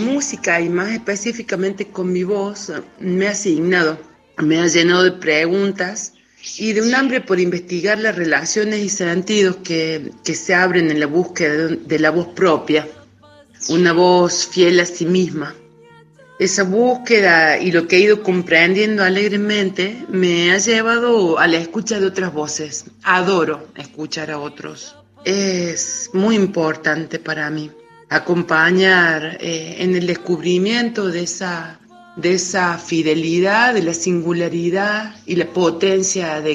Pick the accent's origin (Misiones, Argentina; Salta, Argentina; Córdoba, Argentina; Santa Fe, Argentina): Córdoba, Argentina; born there; now in Agua de Oro, Argentina; Como escuchan, soy cordobesa, nacida en la ciudad, pero hace 25 años que vivo en un pueblo de las Sierras Chicas que se llama Agua de Oro.